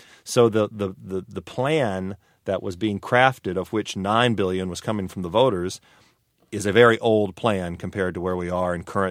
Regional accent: California, United States; I know just as being a Californian, it's harder to get from the Central Valley to the urban centers of the state

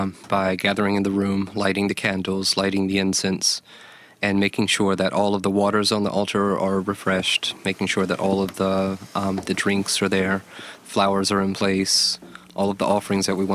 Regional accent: Mississippi, United States; Even though I am white American, I grew up very poor myself in the countryside of Mississippi

